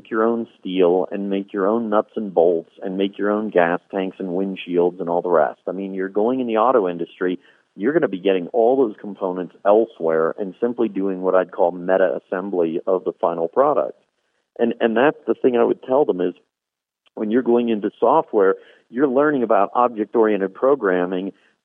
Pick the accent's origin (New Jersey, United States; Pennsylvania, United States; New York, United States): Pennsylvania, United States; I grew up in a very different part of the country. I grew up in Pennsylvania